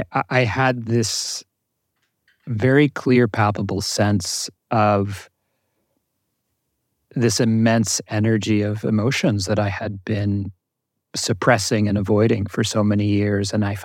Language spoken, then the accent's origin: English; New Jersey, United States; So I grew up in Jersey, in North Jersey, middle-class family. Both my parents were Jewish.